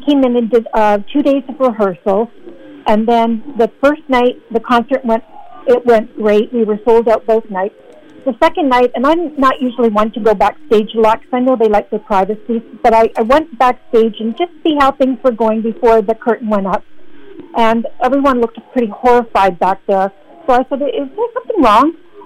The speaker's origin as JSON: {"language": "English", "country": "Canada", "said": "And, of course, that was thrilling for me because I'm Canadian."}